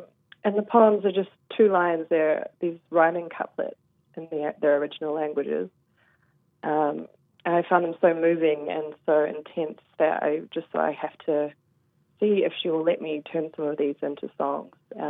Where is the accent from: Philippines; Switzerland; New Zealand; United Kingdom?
New Zealand; moved away as an adult; now in Princeton, United States; Well, I grew up in New Zealand, and I did my undergrad in composition down there, and I've been living in the States for about 4 years